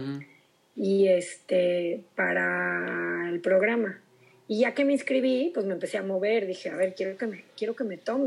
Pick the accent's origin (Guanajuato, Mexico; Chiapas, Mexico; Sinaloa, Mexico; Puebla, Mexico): Guanajuato, Mexico; Celaya; now in Querétaro, Mexico; cuando yo empecé la carrera aquí en Querétaro, en Celaya no había ni la carrera, porque yo soy de Celaya.